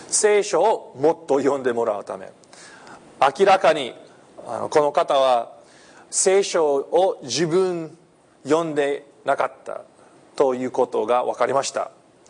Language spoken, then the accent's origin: Japanese; California, United States; Japanese is a second language; now in Japan; 私の出身はカリフォルニア州ですけど、そんなに綺麗ではないと思いますね。ゴミがいっぱいあるし、でもう日本に来て最初のところ来たところは岡山でした。